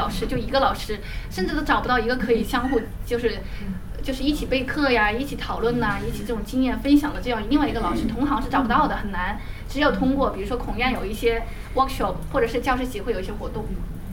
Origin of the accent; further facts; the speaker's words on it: China; 就是我如果让我们中国人编，我们不会放在这样的图片上